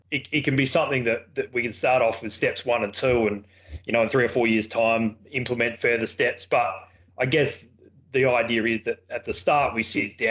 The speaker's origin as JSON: {"language": "English", "town": "Port Lincoln", "region": "South Australia", "country": "Australia", "tie": "born or raised there", "said": "I guess starting from the start, I grew up in Port Lincoln."}